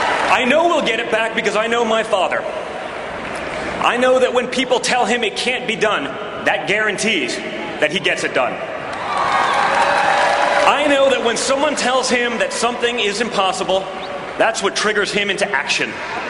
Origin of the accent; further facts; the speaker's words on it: United States; I'm an American, and tonight I want to talk to you about the country we live in, the country our children will grow up in.